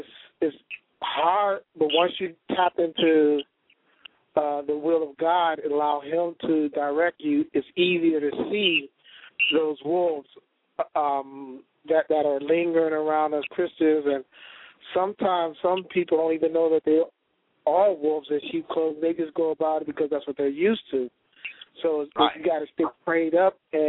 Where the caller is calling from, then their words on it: Oxnard, California, United States; I'm in Oxnard, California.